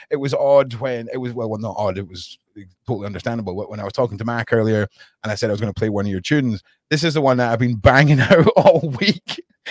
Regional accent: Edinburgh, Scotland, United Kingdom; I'm from Edinburgh, right? There's no hip hop country twang scene going on, right?

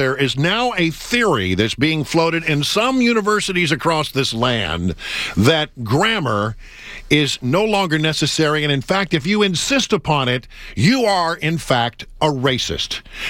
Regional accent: Texas, United States; Yeah, I come from Texas, and I will admit that we're already a little challenged sometimes when it comes to proper grammar.

